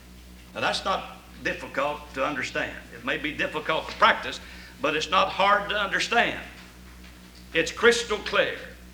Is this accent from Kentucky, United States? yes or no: yes; Kentucky, United States; I grew up in Eastern Kentucky.